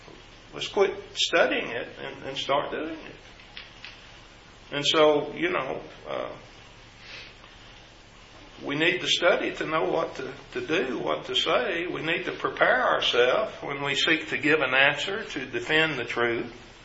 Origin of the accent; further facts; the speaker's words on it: the South, United States; accent: Southern twang; We're both from the South and proud to admit it. So I have a twang